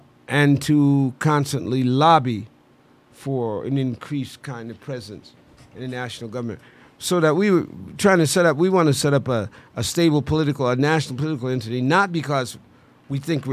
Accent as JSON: {"language": "English", "country": "United States", "said": "but I ain't a Nigerian. I'm an American."}